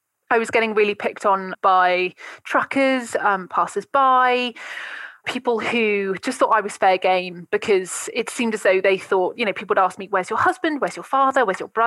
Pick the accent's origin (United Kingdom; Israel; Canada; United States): United Kingdom; South West England; I hadn't grown up surrounded by stockbrokers and city folk, and being, you know, I'm from Wiltshire originally.